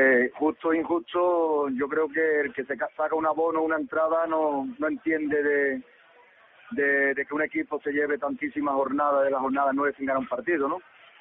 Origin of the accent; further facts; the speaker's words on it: Granada, Andalusia, Spain; admiro al Granada, es mi tierra, mi autonomía, es mi región